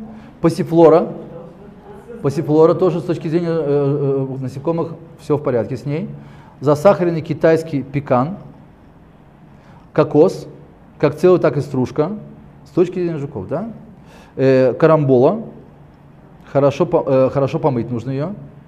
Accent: Tashkent, Uzbekistan; Я из Ташкента просто.

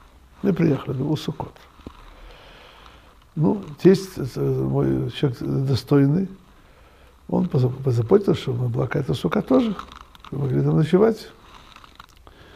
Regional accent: Odesa, Odesa Oblast, Ukraine; так говорили мы в родном городе Одесса

